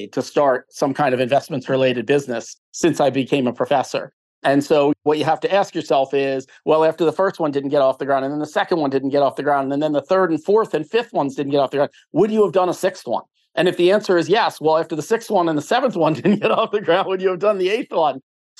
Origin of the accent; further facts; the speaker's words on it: Philadelphia, Pennsylvania, United States; I grew up in Philadelphia, and I was really interested in math when I was a kid.